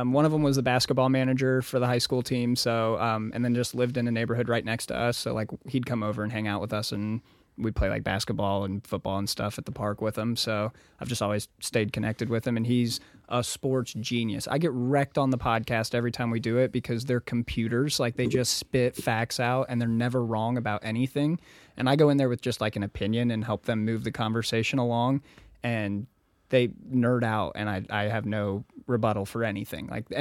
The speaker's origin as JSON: {"language": "English", "town": "Noblesville", "region": "Indiana", "country": "United States", "tie": "born or raised there", "said": "I grew up in Noblesville, so it's pretty much all young Republicans out there."}